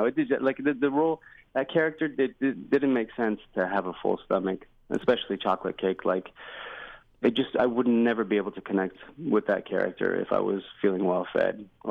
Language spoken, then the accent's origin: English; California, United States; And you know, I grew up in Orange County.